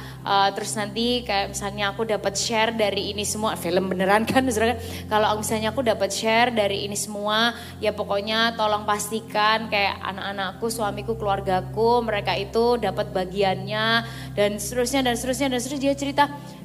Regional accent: Java, Indonesia; kalau kita orang Jawa bilangnya itu gandolan gitu

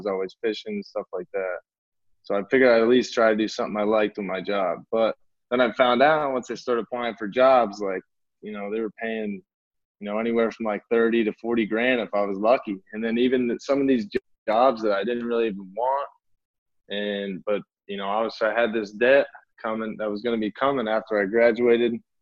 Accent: Harveys Lake, Pennsylvania, United States; Like Northeast PA. Right. Like you know, I just always say Wilkes-Barre, Scranton. Right. Everybody knows the office. Right. You know what I mean? But really I was from like Harvey's Lake, PA.

